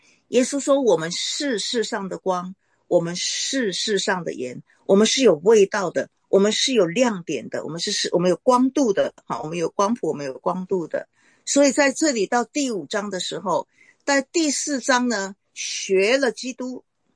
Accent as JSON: {"language": "Chinese", "country": "Taiwan", "said": "跟我台湾人有没有同意不一样？"}